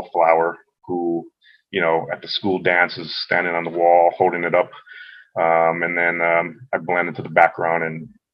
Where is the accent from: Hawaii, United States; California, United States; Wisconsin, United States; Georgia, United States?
Hawaii, United States; And I think it mainly comes from growing up in Hawaii, where there's a lot of ghost stories and superstition and urban legends